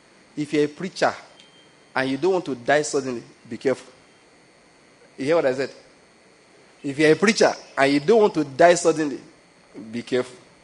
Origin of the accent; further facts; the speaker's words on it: Lagos, Nigeria; Because then, I came from Lagos and we're discussing different gist.